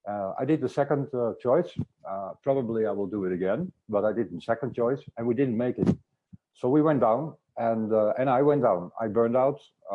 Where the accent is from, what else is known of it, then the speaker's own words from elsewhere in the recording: Amsterdam, North Holland, Netherlands; moved away as an adult; now in Nice, France; We're both from Amsterdam. I needed to say that because we are from Amsterdam. So I'm 55 springs old. I'm living in Nice, Côte d'Azur right now. I left the Netherlands because of the climate.